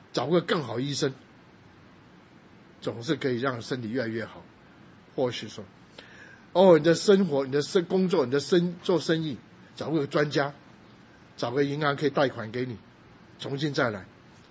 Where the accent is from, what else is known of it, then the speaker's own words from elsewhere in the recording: Guangdong, China; 我们南方人，我们是广东人